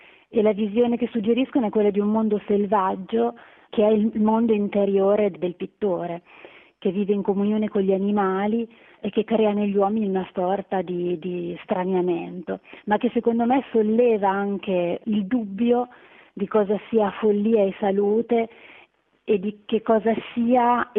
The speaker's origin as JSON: {"language": "Italian", "town": "Parma", "region": "Emilia-Romagna", "country": "Italy", "said": "il paesaggio della Bassa Padana è un paesaggio che mi appartiene perché sono di Parma, parte della mia famiglia viene da lì, ed è un paesaggio che mi è particolarmente caro"}